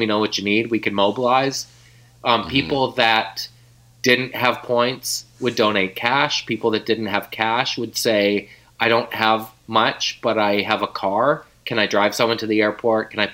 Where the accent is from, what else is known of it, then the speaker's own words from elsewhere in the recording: Canada; but I'm a husband and father and human being and Canadian.